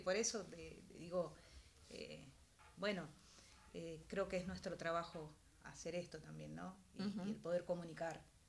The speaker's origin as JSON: {"language": "Spanish", "region": "Buenos Aires Province", "country": "Argentina", "said": "No, lo que pasa es que yo soy bonaerense."}